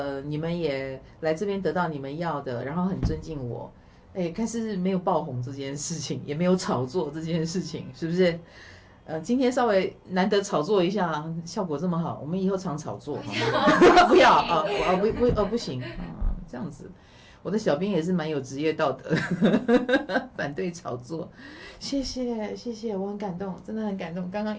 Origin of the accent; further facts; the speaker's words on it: Taiwan; born there; 我也觉得我是为了台湾而生的，就是所以我生在台湾嘛